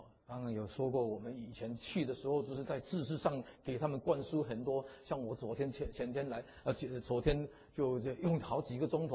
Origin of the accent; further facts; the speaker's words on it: China; 我们是中国人